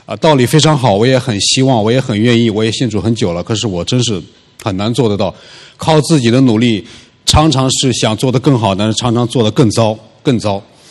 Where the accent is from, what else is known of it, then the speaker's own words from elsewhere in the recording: Shanghai, China; 我是从上海来